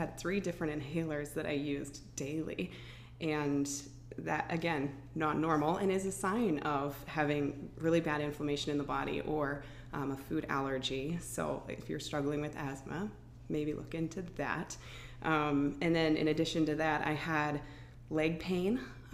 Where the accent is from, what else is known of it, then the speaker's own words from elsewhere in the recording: Portland, Oregon, United States; now in South Dakota, United States; I am from Portland, Oregon, originally, and I moved out here to South Dakota about 6 years ago.